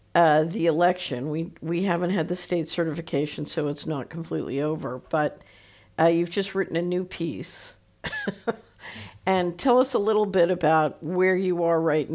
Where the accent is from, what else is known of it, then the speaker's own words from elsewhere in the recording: New York, United States; because I was from New York, so getting over the shock of the idea that anybody might vote for Donald Trump. You know, I came out of New York just loathing Donald Trump.